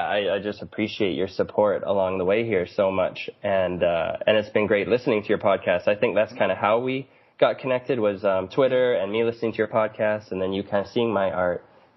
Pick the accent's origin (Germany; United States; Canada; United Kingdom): Canada; Vancouver, British Columbia; I grew up in Vancouver, so I grew up with lots of rainy days.